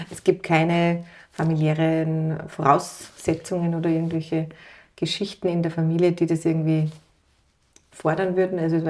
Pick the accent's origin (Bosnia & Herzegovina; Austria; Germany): Austria; Tyrol; Meine Großeltern waren Bauern und meine Eltern sind beide Lehrer. Und ich bin in diesem familiären Nest am Bauernhof aufgewachsen in Tirol und habe eine sehr, sehr unbeschwerte, sehr schöne Kindheit in Tirol erlebt.